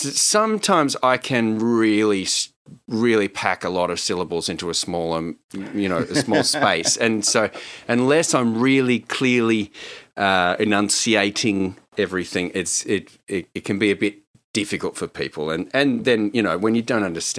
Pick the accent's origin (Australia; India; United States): Australia; accent: Australian; now in Denmark; living in Europe now, I absolutely nullify my accent most of the time. You know, it only takes a minute of speaking with an Australian to slip back into regular vowels